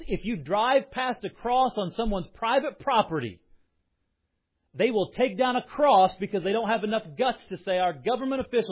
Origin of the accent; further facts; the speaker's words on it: United States; I love America. I'm American inside and out, and I'm thankful to be born here.